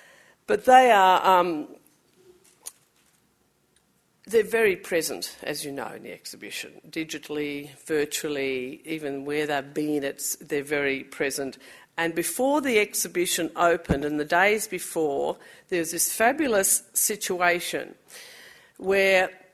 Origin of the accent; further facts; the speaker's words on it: Victoria, Australia; I'm also of Aboriginal and Irish descent. I always say this is not on my business card. Of Aboriginal and Irish descent, I was born and raised in Gippsland, in the Kulin Nation, but have really stronger connections probably with Goombunga country, clan connections there, and with Wiradjuri.